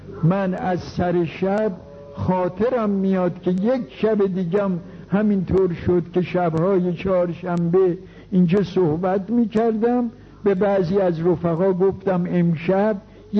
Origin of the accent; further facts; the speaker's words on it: Tehran, Tehran Province, Iran; ما اهل تهران هستیم.